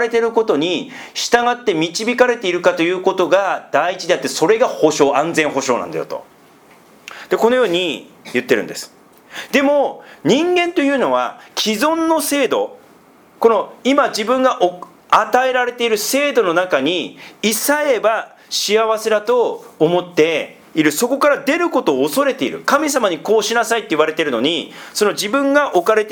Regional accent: Sendai, Miyagi, Japan; 自分自身も仙台出身なので、

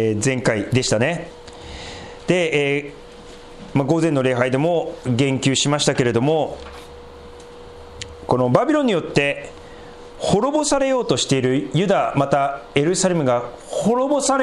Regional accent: Sendai, Miyagi, Japan; 私仙台出身なんですけど、

